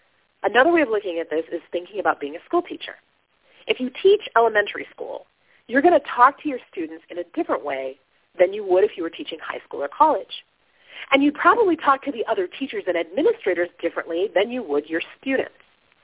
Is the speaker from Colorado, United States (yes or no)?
no; Flint, Michigan, United States; I'm from Flint, born and raised.